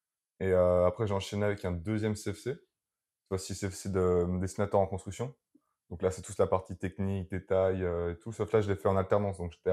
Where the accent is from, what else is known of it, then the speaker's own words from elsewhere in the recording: Geneva, Switzerland; Bah moi, je suis suisse du coup.